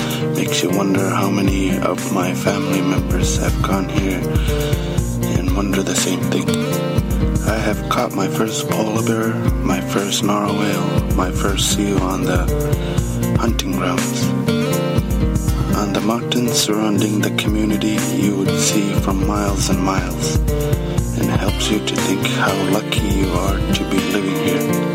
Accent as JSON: {"language": "English", "town": "Arctic Bay", "region": "Nunavut", "country": "Canada", "tie": "born or raised there", "said": "this place my home, but most people call it amazing, quiet, calm, but mostly they call it Arctic Bay, my hometown."}